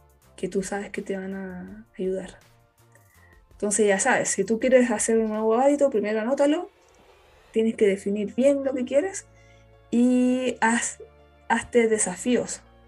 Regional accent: Antofagasta, Chile; now in Santiago, Chile; Más encima soy del norte de Chile, que es más caluroso y más rico. De Antofagasta

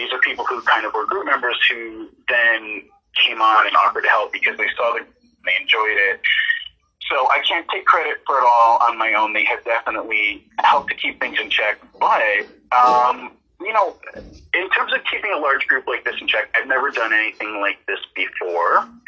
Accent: New York metropolitan area, United States; I grew up just outside New York City, so, you know, the idea of ballroom culture in general was something that was not foreign to me

